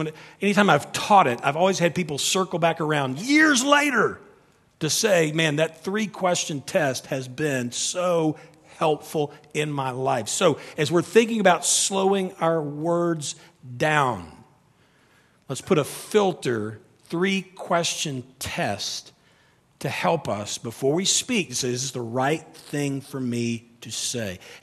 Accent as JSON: {"language": "English", "region": "the South", "country": "United States", "tie": "born or raised there", "said": "I was raised in the South, and my mom and my sisters speak so slowly."}